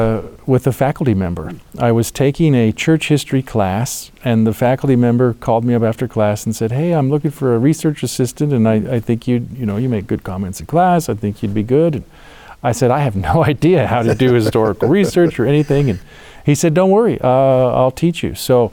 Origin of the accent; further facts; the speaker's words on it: Maryland, United States; I grew up in Maryland, and then I went to BYU, and history came later.